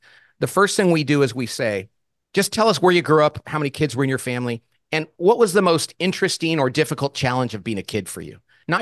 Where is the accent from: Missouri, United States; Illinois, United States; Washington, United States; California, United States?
California, United States; Bakersfield; I was a kid, I grew up in Bakersfield, California, and my mom and dad didn't go to college.